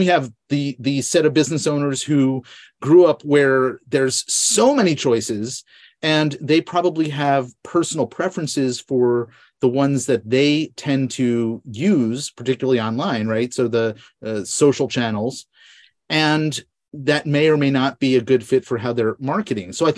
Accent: New York, United States; When I was growing up in New York, it was the, you know, Metro New York. Or New York Metro.

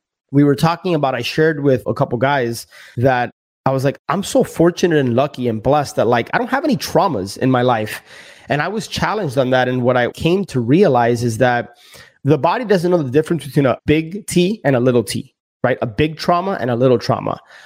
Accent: Miami, Florida, United States; And being born and raised in Miami, I didn't even know what snowshoeing was.

